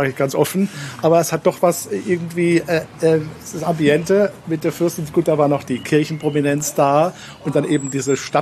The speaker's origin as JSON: {"language": "German", "town": "Mannheim", "region": "Baden-Württemberg", "country": "Germany", "said": "Ich komme aus Mannheim."}